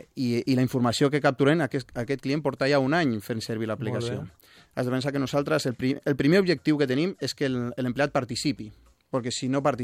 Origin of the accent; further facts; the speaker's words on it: Santander, Cantabria, Spain; Catalan is a second language; Mira, jo soc de Santander i sempre tinc allí la...